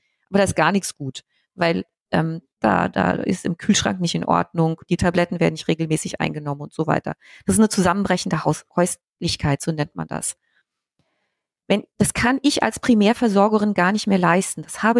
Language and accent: German; Wiesbaden, Hesse, Germany; Wir hier aus dem Wiesbadener Osten, wir kommen aus dem Land, vom Land, und es sind ungefähr über 21.000 Menschen, die in so einem ähnlichen Umfeld leben, ländlich.